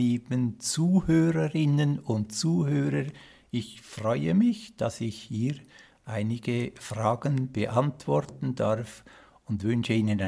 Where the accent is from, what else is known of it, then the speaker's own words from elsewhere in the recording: Altdorf, Uri, Switzerland; Als ich damals in meiner Heimat in Altdorf im Kanton Uri den Gedanken fasste, auch mit Zustimmung meiner Eltern ins Kloster Einsiedeln einzutreten